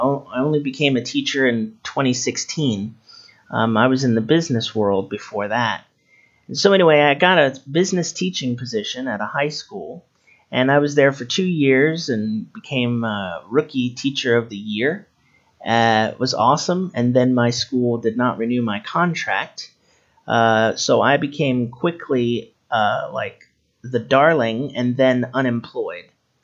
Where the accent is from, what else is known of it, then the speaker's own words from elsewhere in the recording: Orlando, Florida, United States; moved away; So I started in Orlando, Florida. That's my point of origin.